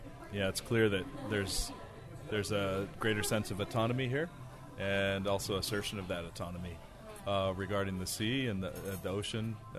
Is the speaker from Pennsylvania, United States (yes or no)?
no; Long Beach, California, United States; born there; And so I was born in Long Beach, California.